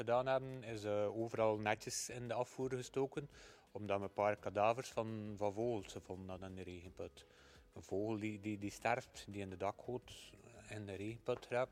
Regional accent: Wervik, West Flanders, Belgium; uit Wervik. Wij hebben een melkveebedrijf met normaal rond de 110 koeien.

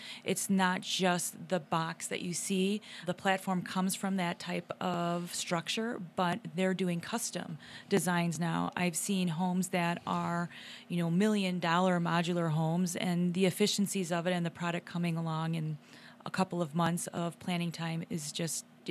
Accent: Chicago, Illinois, United States; I am originally from Chicago, but I have to say I love the state of Colorado. I've been here for about 19 years

